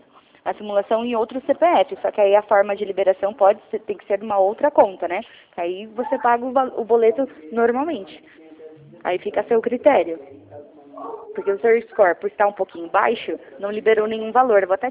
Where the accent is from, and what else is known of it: Jundiaí, São Paulo, Brazil